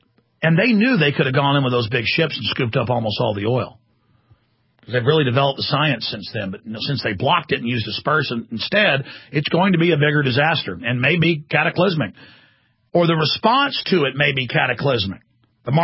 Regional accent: Dallas, Texas, United States; I grew up in Dallas, and I'd look out at Lake Ray Hubbard

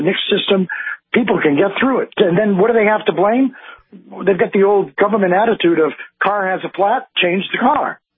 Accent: Worcester, Massachusetts, United States; I was up in Mass, and I'm from Worcester, and I got the permit to carry from, even though I'm New York and I'm licensed in New York

